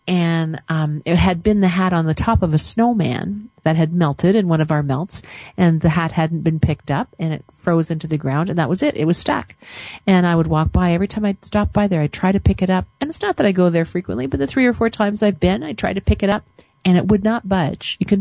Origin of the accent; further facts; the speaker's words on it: Canada; I'm from Canada and I live in Calgary, Alberta.